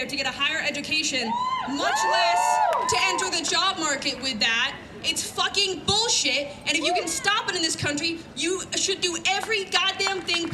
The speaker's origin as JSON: {"language": "English", "country": "United States", "said": "This is super short. I'm from the United States. I've seen what greed does to education."}